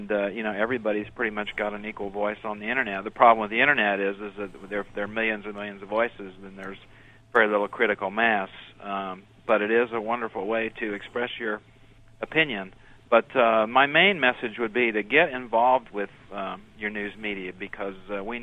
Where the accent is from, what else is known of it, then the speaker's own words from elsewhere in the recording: Evansville, Indiana, United States; I grew up in Evansville, Indiana, down in the southwestern part of the state, you know, 100,000 people or so, and we had two newspapers.